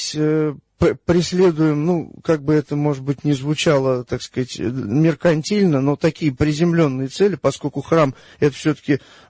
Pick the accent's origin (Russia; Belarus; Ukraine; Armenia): Russia; Sarov, Nizhny Novgorod Oblast; moved away as an adult; now in Moscow, Russia; И я там родился, вырос, и, соответственно, в Москву я попал сам только, ну, когда поступил в Московский университет.